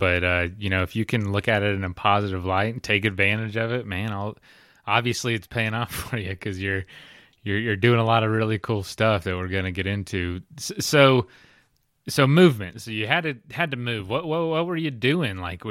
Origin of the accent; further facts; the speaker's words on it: Denver, Colorado, United States; Where I'm coming from Denver.